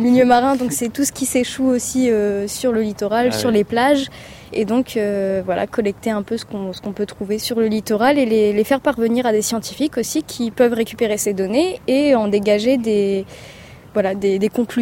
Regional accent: Réunion, France; Ben, je viens de La Réunion. Depuis très petite, je me suis toujours intéressée au milieu marin.

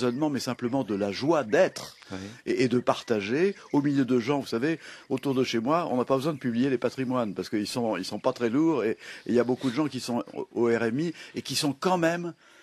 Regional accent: Nouvelle-Aquitaine, France; je suis chez moi en Charente, dans la maison qui m'a vu grandir, entouré d'artisans, de paysans qui étaient avec moi à l'école communale.

